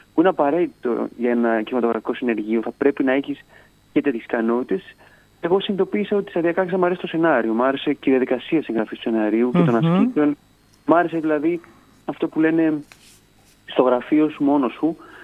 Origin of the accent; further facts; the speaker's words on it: Chania, Crete, Greece; moved away as an adult; now in Athens, Greece; μεγάλωσα στα Χανιά μέχρι τα 18 μου και μετά ανέβηκα Αθήνα.